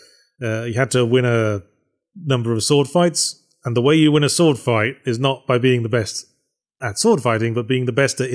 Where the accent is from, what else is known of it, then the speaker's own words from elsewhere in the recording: United Kingdom; Yes, I was a big fan of Red Dwarf growing up, because I'm British and it's the law.